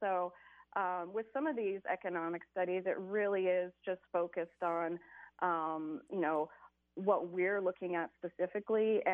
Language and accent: English; Arizona, United States; I grew up in Arizona, southern Arizona, and I studied econ